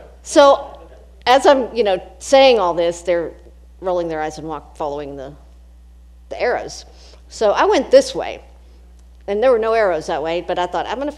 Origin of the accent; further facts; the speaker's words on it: Texas, United States; now in Indianapolis, United States; So I came from West Texas, close to El Paso. When I say close, I mean 3 hours from El Paso.